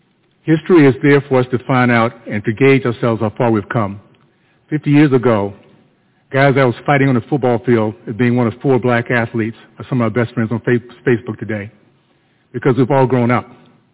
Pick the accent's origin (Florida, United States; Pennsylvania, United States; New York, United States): Florida, United States; Tallahassee; I was so proud to be in that community I grew up in Tallahassee, Florida, because we were kicking butt.